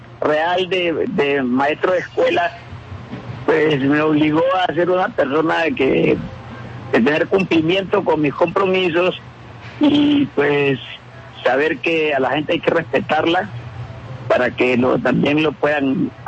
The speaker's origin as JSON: {"language": "Spanish", "town": "Buenaventura", "region": "Valle del Cauca", "country": "Colombia", "tie": "born or raised there", "said": "hasta que vine nuevamente a mi tierra, llegué a Buenaventura"}